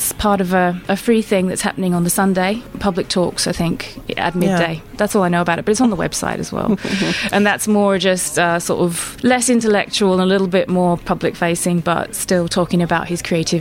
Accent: Brisbane, Queensland, Australia; You can't tell Australia. From my voice, but I'm from Brisbane.

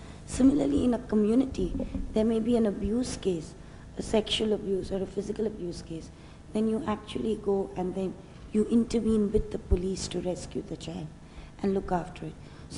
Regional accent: India; Yeah, I'd say I'm primarily Indian, and then work across.

